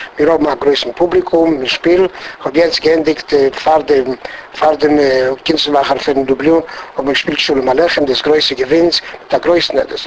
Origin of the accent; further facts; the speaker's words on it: Ștefănești, Botoșani County, Romania; born there; first language Yiddish; German is a second language; In Stefanest. Stefanest ist ein kleines Städtel in der Grenze mit Russland. Und da ist ein größer Zadig, das ist Stefanester Rebbe. Und ich bis 7 Jahre habe ich nicht geredet, keine andere Sprache, nur Jiddisch.